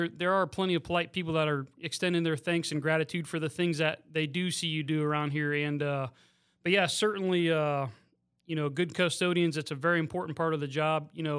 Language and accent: English; Cranberry Prairie, Ohio, United States; Yeah, so I grew up in Cranberry Prairie, Ohio, just outside of town here in the little suburb out there. Grew up on the family farm.